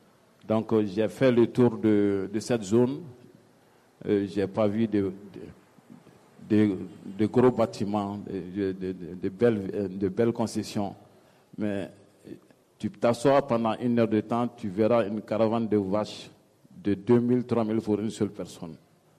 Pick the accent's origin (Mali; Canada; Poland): Mali; Donc, comme je suis du Mali, donc j'ai fait un mois, le second mois, je suis rentré chez moi.